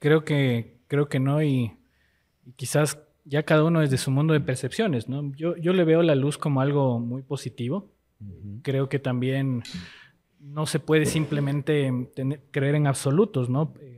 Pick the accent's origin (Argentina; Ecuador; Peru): Ecuador; moved away; cuando me preguntaba dónde crecí y le decía que vengo de Ecuador